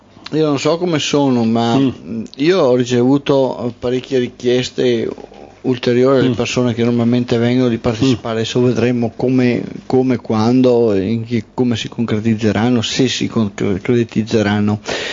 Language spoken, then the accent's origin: Italian; United States; sono americano e quest'anno insegno storia delle religioni in Lituania.